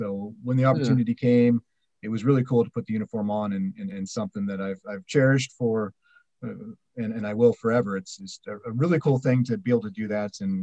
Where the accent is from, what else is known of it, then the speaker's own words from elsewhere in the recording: Eureka, California, United States; born and raised in Eureka, went to St. Bernard's, went to college.